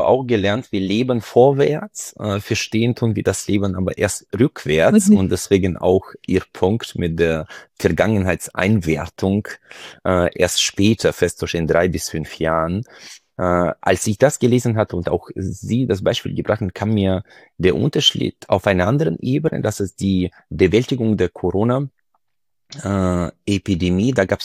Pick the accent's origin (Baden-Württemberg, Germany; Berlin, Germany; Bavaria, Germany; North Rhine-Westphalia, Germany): Baden-Württemberg, Germany; Freiburg; ich bin ja selbst aus Freiburg